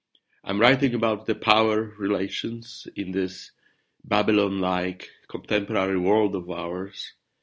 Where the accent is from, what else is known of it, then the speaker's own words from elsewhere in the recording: Poland; first language Polish; English is a second language; Polish is my first language, my primary language. I write predominantly in Polish.